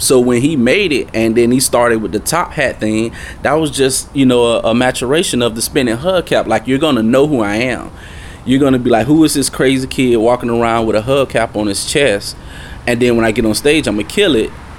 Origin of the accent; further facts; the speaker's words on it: Tallahassee, Florida, United States; I'm from Tallahassee, Florida.